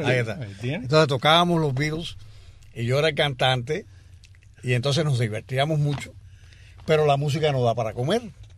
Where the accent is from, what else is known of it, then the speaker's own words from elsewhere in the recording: Havana, Cuba; De La Habana.